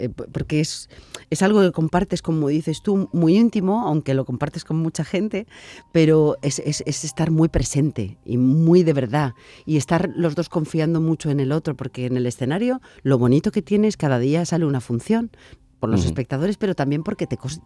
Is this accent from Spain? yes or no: yes; Valencian Community, Spain; Y siempre, además somos valencianas las dos.